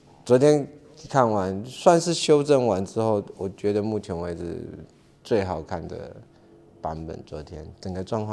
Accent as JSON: {"language": "Chinese", "region": "Taitung County", "country": "Taiwan", "tie": "born or raised there", "said": "然后就在台东，我的故乡啦。"}